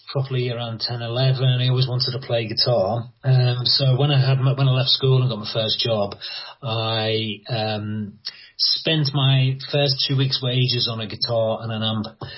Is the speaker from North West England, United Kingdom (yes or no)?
yes; North West England, United Kingdom; I grew up around Liverpool, just across the River Mersey from Liverpool. But my mum was from Liverpool herself